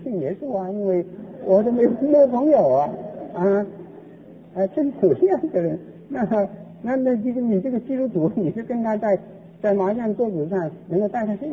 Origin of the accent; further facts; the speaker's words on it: China; 你知道我们中国人呢，这个女孩子缠脚